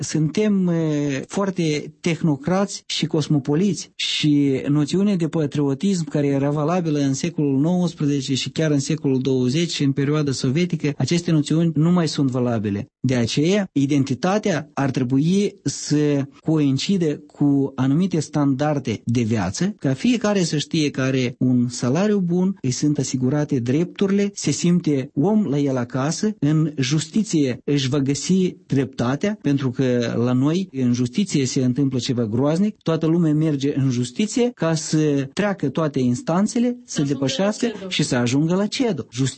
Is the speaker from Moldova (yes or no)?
yes; Moldova; Faptul că suntem moldoveni și punctum